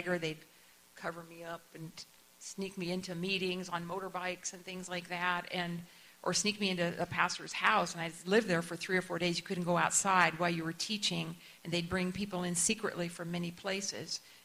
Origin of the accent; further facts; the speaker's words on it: Kansas City, Midwest, United States; my home church, which is back in Kansas City, I'm a Midwesterner from the U.S.